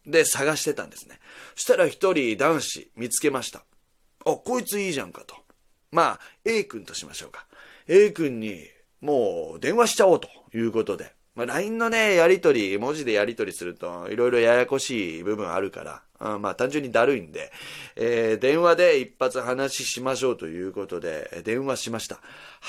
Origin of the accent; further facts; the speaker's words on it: Nagasaki, Japan; 俺の地元が長崎でね、長崎市ですね。長崎市の本当もう観光名所がいっぱいあるところですよ。出島だったりね、グラバー園だったり、オランダ坂とか、そういうようなところ